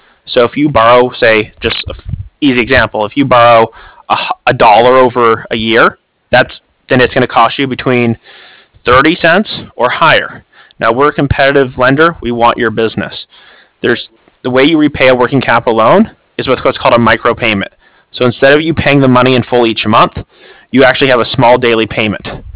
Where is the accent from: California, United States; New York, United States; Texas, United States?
California, United States; I'm from SoCal myself.